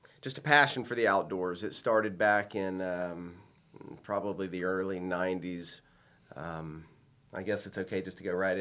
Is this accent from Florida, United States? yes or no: yes; St. Augustine Beach, Florida, United States; I grew up in St. Augustine Beach, and I remember my first surfboard.